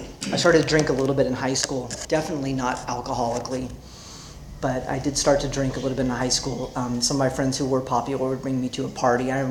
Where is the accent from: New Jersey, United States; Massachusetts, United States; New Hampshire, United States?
New Jersey, United States; born there; I was born in New Jersey, and a lot of people say that's enough reason to be an alcoholic